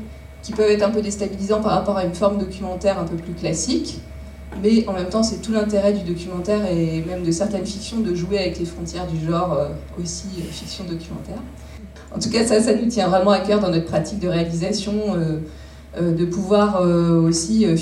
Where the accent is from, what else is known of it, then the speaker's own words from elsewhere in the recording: Paris, Île-de-France, France; Moi, je viens de Paris.